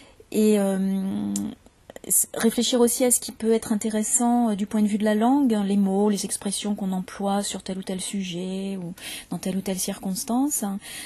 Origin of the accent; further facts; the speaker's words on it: Paris, Île-de-France, France; born there; now in Marseille, France; Vous entendrez un accent plutôt comme le mien. Parce que moi, je suis née à Paris et je me suis installée à Marseille il y a une quinzaine d'années. Donc mon accent a un petit peu changé, mais globalement, c'est quand même un accent très standard.